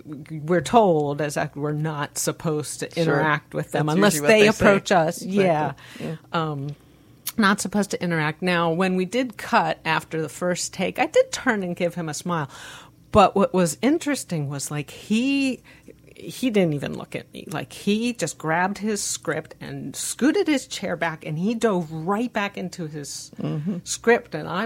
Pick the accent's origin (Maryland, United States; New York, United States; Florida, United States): Maryland, United States; I was born and raised in Maryland, and I lived the majority of my life up there. And between D.C. and Baltimore.